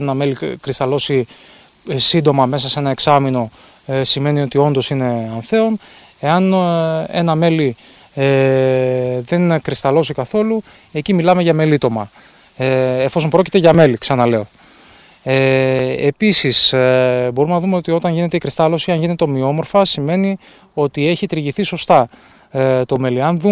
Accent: Thessaloniki, Central Macedonia, Greece; ζούσα και μεγάλωσα, γεννήθηκα και μεγάλωσα στη Θεσσαλονίκη. Η καταγωγή των παππούδων ήταν από το Βέλος της Καστοριάς.

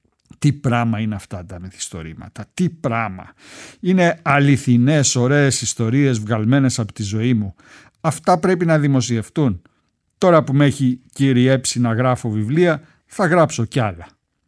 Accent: United States; Του έκανε ιδιαίτερη ευχαρίστηση που είμαστε από την Αμερική και που στις λίγες μέρες μας στην Ελλάδα βρήκαμε καιρό να έρθουμε να τον δούμε.

